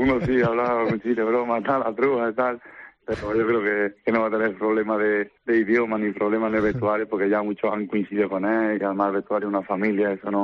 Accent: Córdoba, Andalusia, Spain; Aparte de porque sea canterano de allí, porque bueno, es mi tierra, ¿no? Tengo mi familia allí, tengo a mis amigos allí

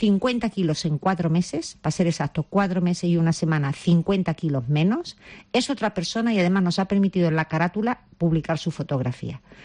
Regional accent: Andalusia, Spain; Si es con una cervecita Cruzcampo de mi tierra, mejor todavía

